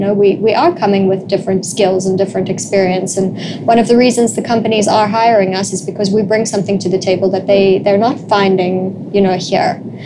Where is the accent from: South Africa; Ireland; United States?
South Africa; I come from South Africa and we're very polite and we're very formal and we write nice emails